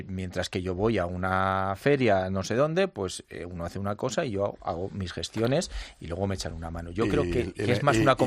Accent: Castilla-La Mancha, Spain; Yo como castellano-manchego, pues bueno

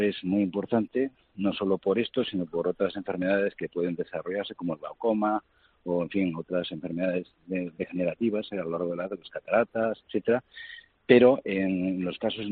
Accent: Bilbao, Basque Country, Spain; Buenos días, fenomenal, aquí en mi tierra chica.

